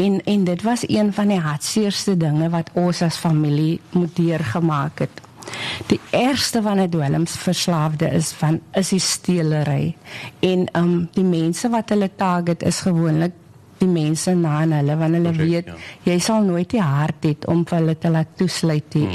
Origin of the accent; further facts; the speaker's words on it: Paarl, Western Cape, South Africa; Ek is gebore en getoe in die Parel.